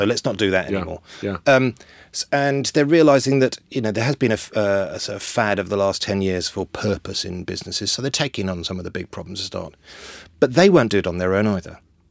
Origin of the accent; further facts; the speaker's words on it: London, United Kingdom; I grew up in North London. My family were all Welsh, so we're sort of outsiders.